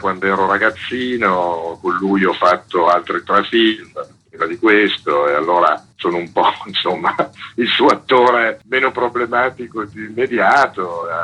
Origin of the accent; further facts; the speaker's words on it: Parma, Emilia-Romagna, Italy; io sono di Parma, abbiamo coinvolto tante persone di Parma.